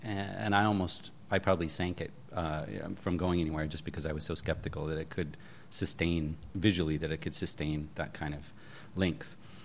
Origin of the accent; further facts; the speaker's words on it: Midwest, United States; now in Los Angeles, United States; I'm from the Midwest. I'm money? What does that actually mean? That means I'm good. So, I mean, it's literally, I'm a bumpkin, and I'm in L.A.